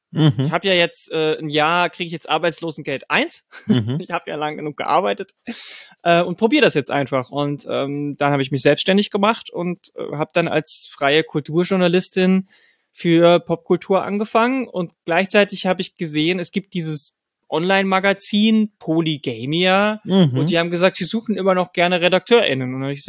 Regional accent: Bavaria, Germany; born or raised there

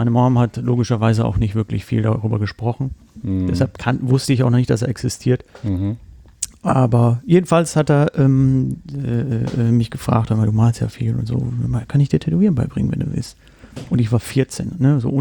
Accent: Rostock, Mecklenburg-Vorpommern, Germany; born there; weil ich komme gebürtig aus Rostock

